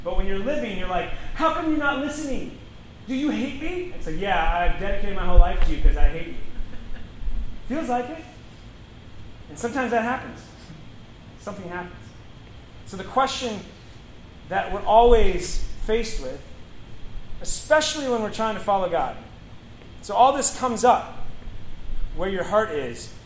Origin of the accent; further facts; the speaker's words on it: Seattle, Washington, United States; And I had long hair at the time because I'm from Seattle.